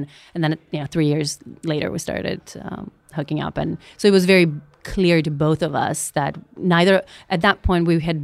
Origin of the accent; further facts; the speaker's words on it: North Macedonia; gender, pretty traditional gender norms where I grew up in Macedonia.